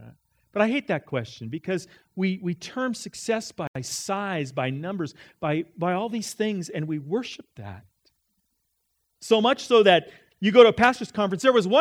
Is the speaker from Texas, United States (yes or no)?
no; California, United States; Because we came from Southern California. From Southern California where we live, this is a small town. Very small.